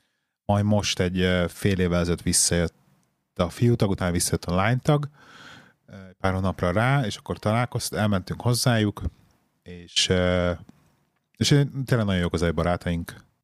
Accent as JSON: {"language": "Hungarian", "region": "Budapest", "country": "Hungary", "tie": "born or raised there", "moved": "as an adult", "said": "nekem hiányzik Pest. 13 éve, amit eljöttem. Én ugye belvárosban nőttem föl"}